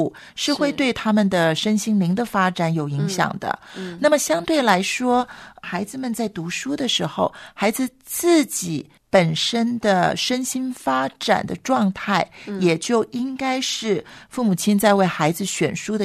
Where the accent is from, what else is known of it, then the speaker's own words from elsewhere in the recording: China; 我们中国人